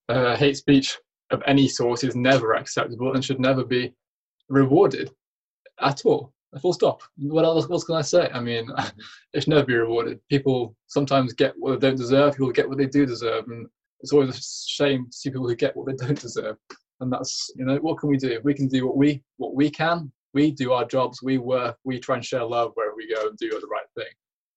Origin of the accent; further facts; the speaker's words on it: England, United Kingdom; You know, I was one of these boys who, I'm English. I was a junior associate when I was nine years old.